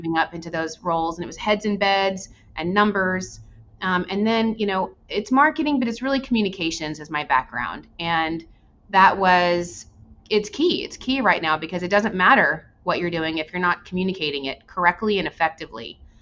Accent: Texas, United States; I went to Arizona State University. I'm originally from West Texas.

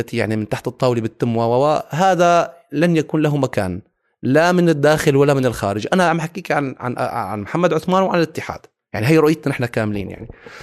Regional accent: Syria; نحن الآن أمام تجربة من بعضنا كسوريين كليتنا

